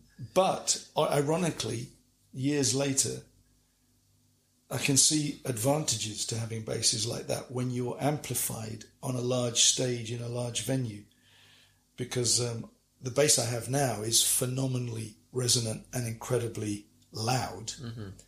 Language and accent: English; West Midlands, United Kingdom; moved away; But having both been living in London before that, but I moved to London from Shropshire, and Shropshire's where I did most of my main growing up.